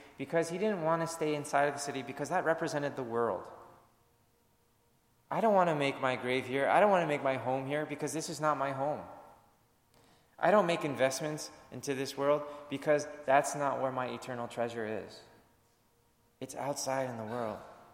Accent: Canada; now in United States; As a Canadian citizen living as an American resident, I think about that sometimes.

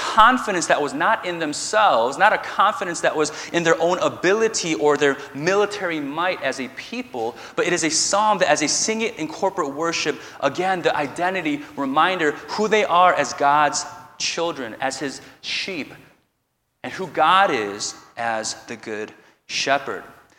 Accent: United States; growing up in America, we kind of start thinking about even our Christian lives as an individual walk.

